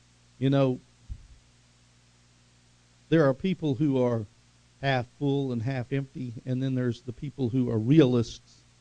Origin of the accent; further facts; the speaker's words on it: Tulsa, Oklahoma, United States; And, you know, I grew up in Tulsa, so I can drive in traffic and I can do the interstates.